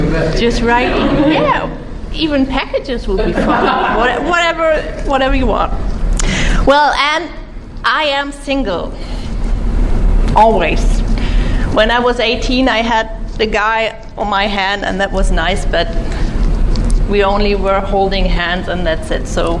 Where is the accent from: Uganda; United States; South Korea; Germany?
Germany; Munich, Bavaria; I'm from Munich, Germany.